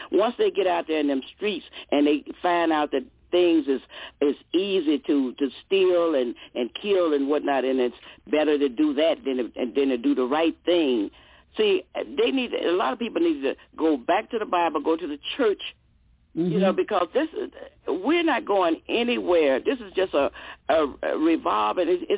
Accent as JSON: {"language": "English", "region": "the South", "country": "United States", "said": "Well, we came from the South"}